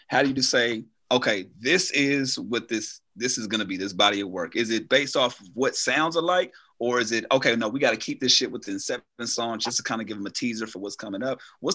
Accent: Carson, California, United States; obviously we grew up in Carson, right? And, you know, I went to school in Long Beach. My mom worked in Compton.

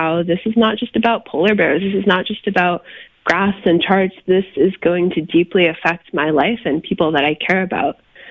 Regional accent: New Haven, Connecticut, United States; Yeah, I grew up here in New Haven, and I have lived my whole life here.

